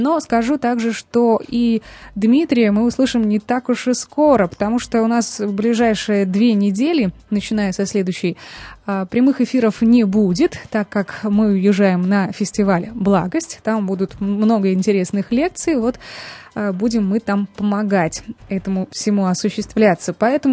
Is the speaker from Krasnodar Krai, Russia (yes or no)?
yes; Krasnodar, Krasnodar Krai, Russia; Мы из Краснодара